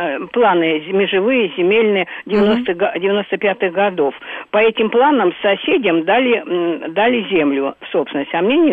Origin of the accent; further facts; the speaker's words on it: Moscow, Russia; я из Москвы.